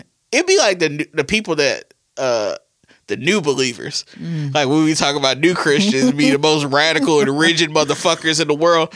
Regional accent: Mississippi, United States; My home state had a Confederate flag until 2020. It took George Floyd dying for them to change the state flag of Mississippi.

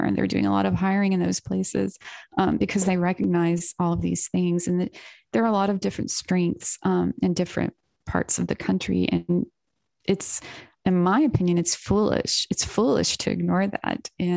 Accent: North Carolina, United States; now in Austin, United States; I grew up in North Carolina. I live in Austin.

